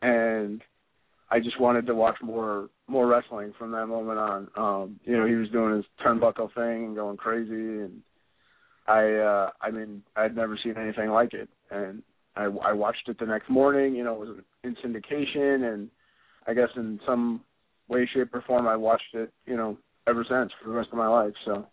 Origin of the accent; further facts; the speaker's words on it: Syracuse, New York, United States; because I was from Syracuse, and he was from Syracuse, and I thought that was pretty cool as a kid.